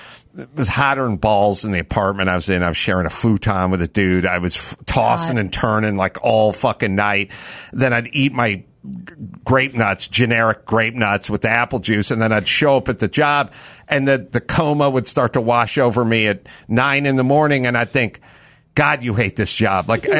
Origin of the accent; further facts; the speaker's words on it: California, United States; I was from California with a bunch of dumb shit hippie fucking progressives